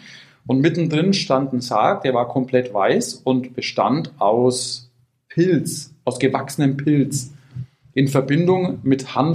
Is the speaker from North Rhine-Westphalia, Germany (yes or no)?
no; Unterfarnbach, Bavaria, Germany; das ist irgendwie so unser oder mein Bezugspunkt hier, Burgfarnbach, oder wir kommen aus Unterfarnbach